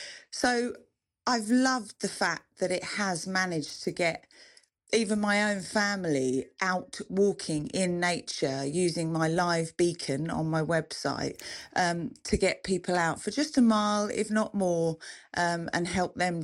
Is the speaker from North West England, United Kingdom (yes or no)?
no; Braintree, East of England, United Kingdom; also born or lived in Chelmsford / Brightlingsea; I'm being an Essex girl, born in Chelmsford, I grew up in Braintree, and then I moved to Brightlingsea, and I've spent much of my life living there. It's coastline.